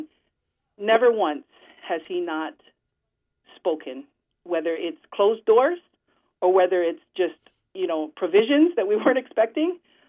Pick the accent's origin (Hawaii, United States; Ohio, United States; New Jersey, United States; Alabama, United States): Hawaii, United States; Waikiki; I didn't realize it at the time growing up in Waikiki that was the calling